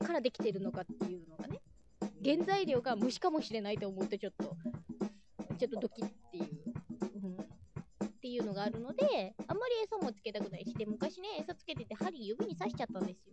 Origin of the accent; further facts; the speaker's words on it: Kyoto, Japan; はい、だってほら私京都出身ですもの